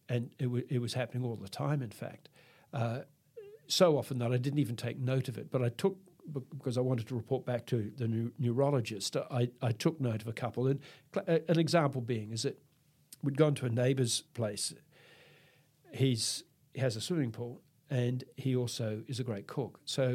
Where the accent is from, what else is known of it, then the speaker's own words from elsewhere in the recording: Australia; And, of course, being an Australian male, I did nothing about it.